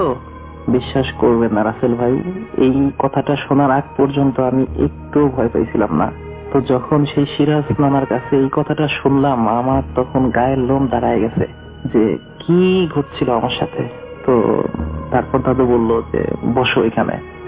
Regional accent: Manikganj, Dhaka Division, Bangladesh; আমার গ্রামের বাড়ি হচ্ছে পশ্চিম মানিকগঞ্জে, তো আমাদের এলাকাটা অনেক নিচু, সেই জন্য বর্ষায় বাড়ির চারপাশে অথই পানি থাকে।

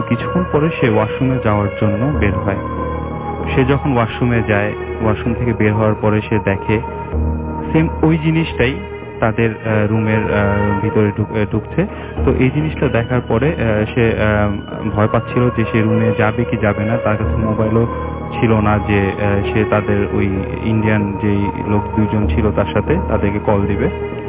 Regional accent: Mirpur, Dhaka Division, Bangladesh; মিরপুর থেকে এসেছি।

